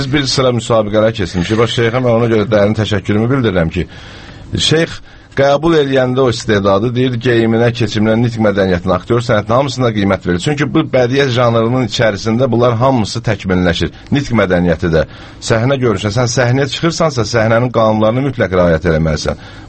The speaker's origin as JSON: {"language": "Azerbaijani", "town": "Jorat", "region": "Sumgait", "country": "Azerbaijan", "tie": "born or raised there", "also_born_or_lived": "Zangezur", "said": "mən Coratda doğulub böyümüşəm, əslən Zəngəzurdan olmağa baxmayaraq"}